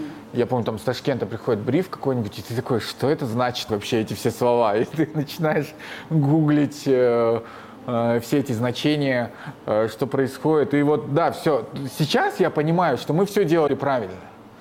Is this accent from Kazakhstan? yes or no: yes; Kazakhstan; Ну, я казах, я и без него справлюсь.